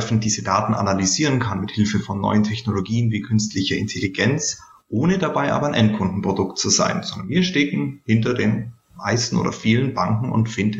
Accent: Bavaria, Germany; man hört es vielleicht, ich bin aus Bayerisch-Schwaben

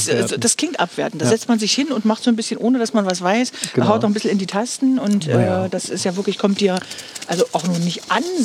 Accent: Stendal, Saxony-Anhalt, Germany; dass man in meiner Geburtsstadt auch mal sagt, Mensch, lass uns doch mal was über dich bringen. Du bist ja schließlich ein Stendaler Kind.

